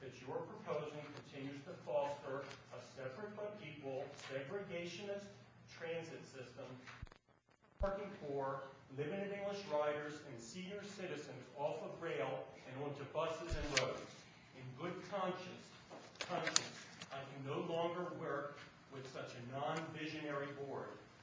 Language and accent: English; Rockville, United States; Of my hometown, Rockville.